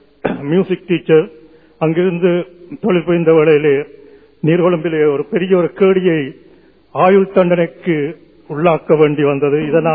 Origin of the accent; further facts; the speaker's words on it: Vavuniya, Northern Province, Sri Lanka; வவுனியாவில் வந்து நடுக்காட்டில் இருந்தோம். ஏனென்றால் நமக்கு அவ்வளவு சத்துராதிகள் அங்கிருந்த நிமித்தமாக வவுனியாவில் நடுக்காட்டில் இருந்தோம். அங்கிருந்தான் நான் வளர்ந்தேன்.